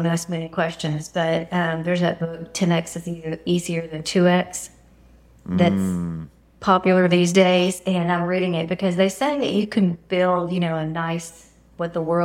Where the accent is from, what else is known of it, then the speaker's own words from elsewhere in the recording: Texas, United States; So we come back from council, and because we're both from Texas, we started sharing our clients.